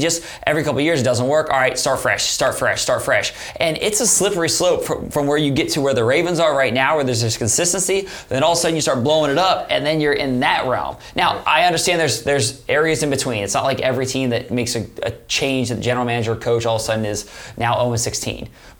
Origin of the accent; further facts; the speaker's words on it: Cleveland, Ohio, United States; I came from Cleveland as a Browns fan growing up.